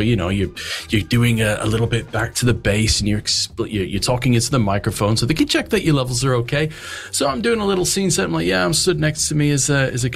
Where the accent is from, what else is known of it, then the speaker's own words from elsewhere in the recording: Winnipeg, Manitoba, Canada; also born or lived in England; And yeah, I grew up in Winnipeg in Canada. I was born in England, but we emigrated out there as a toddler when I moved out.